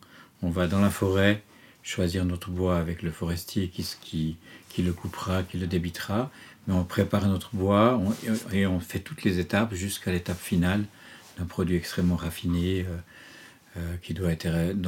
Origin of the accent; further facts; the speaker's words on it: La Chaux-de-Fonds, Neuchâtel, Switzerland; je suis revenu presque à la course dans ma ville natale, parce que là, il y a à La Chaux-de-Fonds, il y a une salle de musique